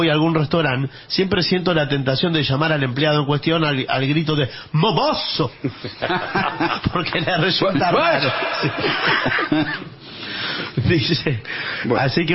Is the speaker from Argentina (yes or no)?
no; Venezuela; now in Peru; un venezolano en Perú.